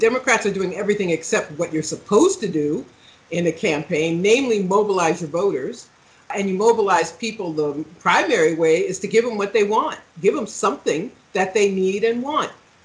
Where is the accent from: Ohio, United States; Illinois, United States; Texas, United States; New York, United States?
Ohio, United States; born there; My home state of place where I was born, Ohio